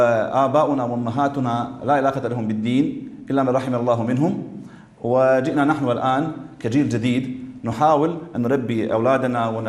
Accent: Bosnia & Herzegovina; أنا شاب بوسني، جدي كان يحثني على ديني، أمي وأبي لا علاقة لهم بالدين

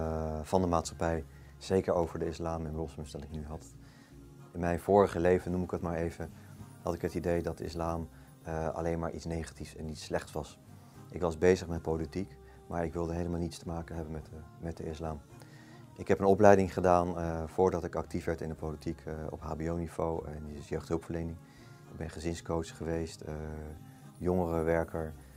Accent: The Hague, South Holland, Netherlands; Ik kom uit een christelijk gezin oorspronkelijk, geboren en getogen in Den Haag. Ik ben de oudste van 5 kinderen.

